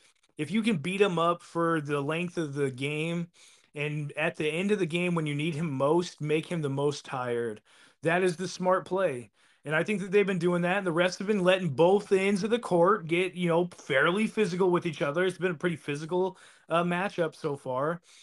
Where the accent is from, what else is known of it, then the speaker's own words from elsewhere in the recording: United States; being American fans, we don't sometimes appreciate as much the European and so on